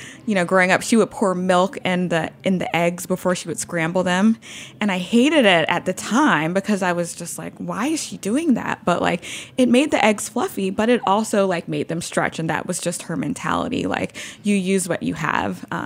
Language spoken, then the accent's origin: English; Louisiana, United States; now in New York City, United States; So, you know, I live in New York City. I'm from Louisiana. Most of my family is still in Louisiana.